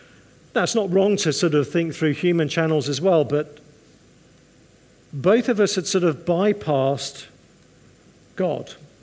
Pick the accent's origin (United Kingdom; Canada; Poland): United Kingdom; England; now in United States; I was having some complications with my visa, living in America as an English person.